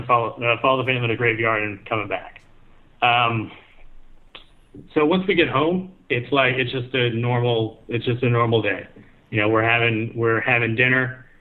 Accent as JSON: {"language": "English", "region": "Texas", "country": "United States", "also_born_or_lived": "Japan", "moved": "yes", "said": "I'm Texan."}